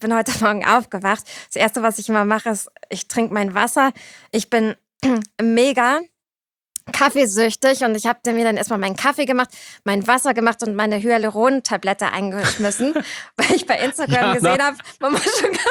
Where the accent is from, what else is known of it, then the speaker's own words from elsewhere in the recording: Cuxhaven, Lower Saxony, Germany; moved away as an adult; now in Berlin, Germany; Und bin in Cuxhaven aufgewachsen und bin mit 20 nach Berlin gegangen, was erstmal so ein riesiger Kulturschock war.